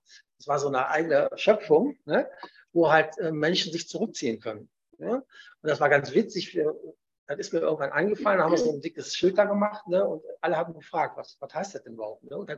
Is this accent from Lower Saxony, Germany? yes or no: no; North Rhine-Westphalia, Germany; Ich komme ja aus Nordrhein-Westfalen